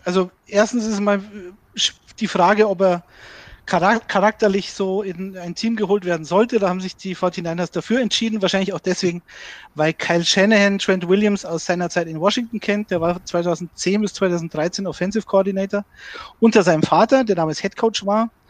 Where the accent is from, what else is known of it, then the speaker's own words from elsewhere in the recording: Bavaria, Germany; Das trinke ich sogar als Bayer gerne.